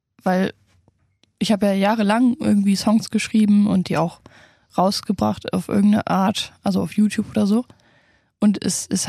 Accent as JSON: {"language": "German", "town": "Düren", "region": "North Rhine-Westphalia", "country": "Germany", "said": "Auf jeden Fall die Eifel. Also ich komme ja aus Düren und da gibt es den Ruhrsee und alles."}